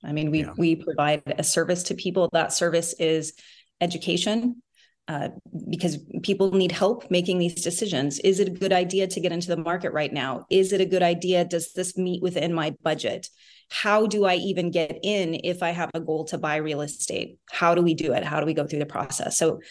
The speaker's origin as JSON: {"language": "English", "region": "Midwest", "country": "United States", "tie": "born or raised there", "said": "I grew up in the Midwest. I went to school in Texas."}